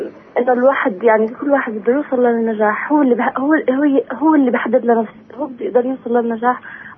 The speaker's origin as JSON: {"language": "Arabic", "town": "Nablus", "region": "West Bank", "country": "Palestine", "said": "من نابلس."}